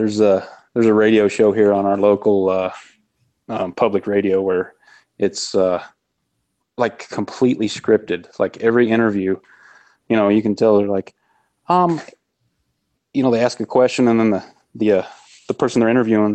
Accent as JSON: {"language": "English", "town": "Reelsville", "region": "Indiana", "country": "United States", "tie": "born or raised there", "lives_now": "Amory, United States", "said": "I was born and raised in Indiana."}